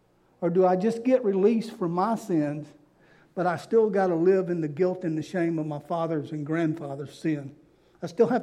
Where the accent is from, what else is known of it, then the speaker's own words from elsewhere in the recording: Louisiana, United States; I'm a coon blank. I'm a Cajun. That's what I am.